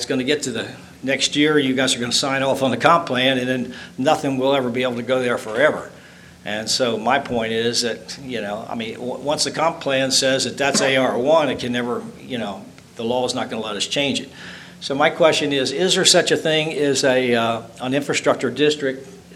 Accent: Milford, Delaware, United States; from Milford, and I'm a commercial realty with Sotheby's down in Rehoboth.

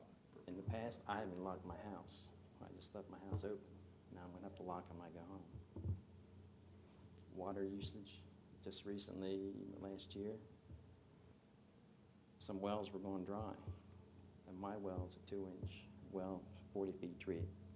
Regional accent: Philadelphia, Pennsylvania, United States; I grew up in Philadelphia. I definitely wanted to get away from the city.

